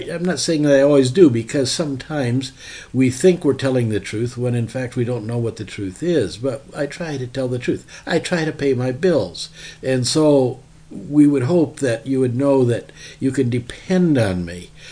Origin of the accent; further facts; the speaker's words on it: Mason City, United States; If you look at my name back, I grew up in Mason City.